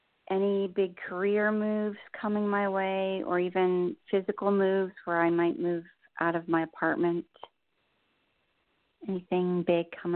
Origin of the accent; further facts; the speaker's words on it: Pittsburgh, Pennsylvania, United States; now in New Jersey, United States; I'm from Pittsburgh originally, but I've lived